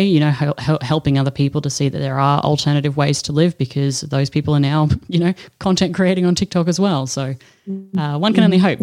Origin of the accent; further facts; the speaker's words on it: Australia; now in Europe; I'm an Aussie living in Europe